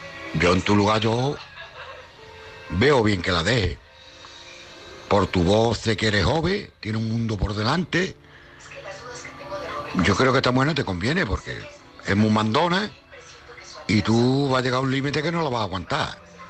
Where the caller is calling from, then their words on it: Cádiz, Andalusia, Spain; de Cádiz.